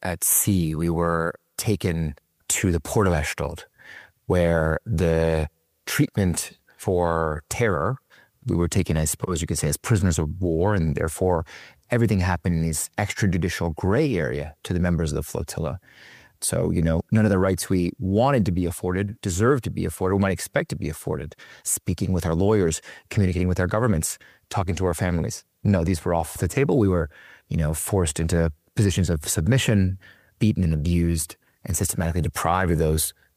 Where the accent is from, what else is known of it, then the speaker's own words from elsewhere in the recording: Los Angeles, California, United States; You know, in the community that I was raised in Los Angeles, there was a certain contiguity of U.S.-American identity with Jewish identity for those of us who were, you know, U.S.-American Jews or California Jews.